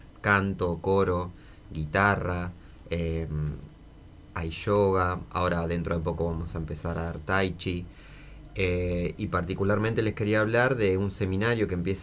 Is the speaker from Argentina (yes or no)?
yes; Santa Cruz, Argentina; De la provincia de Santa Cruz. Algunos somos de Río Gallegos. Hay otros chicos de Piedrabuena.